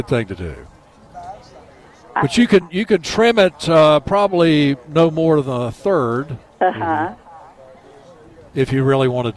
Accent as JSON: {"language": "English", "town": "Nashville", "region": "Tennessee", "country": "United States", "tie": "born or raised there", "lives_now": "Raleigh, United States", "said": "We're in Nashville. It's my hometown, where it was. It's where I grew up. I've actually lived in Raleigh much longer than I ever lived in Nashville. But this is where I spent my childhood."}